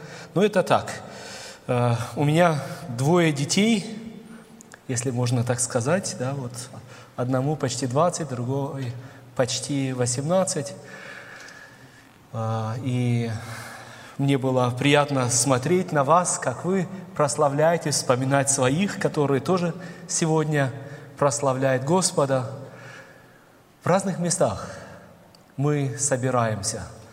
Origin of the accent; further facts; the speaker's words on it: Germany; also born or lived in Kazakhstan; благодаря Сталину, мы оказались в Казахстане. Вот там я родился, вырос в Германии.